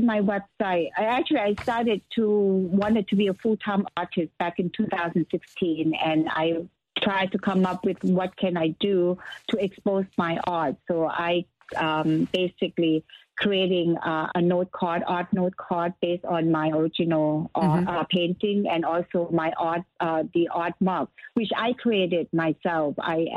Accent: Thailand; I'm from Thailand.

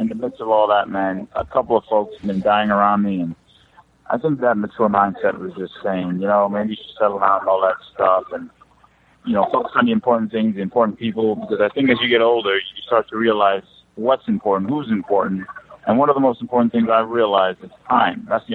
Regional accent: Jamaica; It's like Jamaicans, you know. I'm Jamaican.

